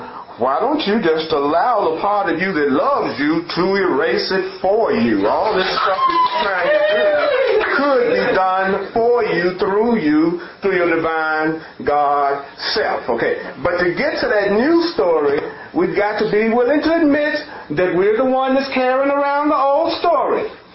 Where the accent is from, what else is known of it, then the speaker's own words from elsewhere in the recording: the South, United States; born there; Oh, you know, I was born black in the South. And I was born to a poor family.